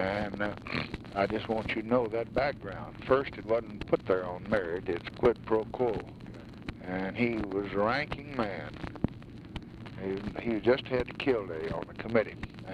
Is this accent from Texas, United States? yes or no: yes; El Paso, Texas, United States; But El Paso, I don't want to read in my hometown papers where they stopped Johnson from doing something that he was going to do because Vinson wrote a letter.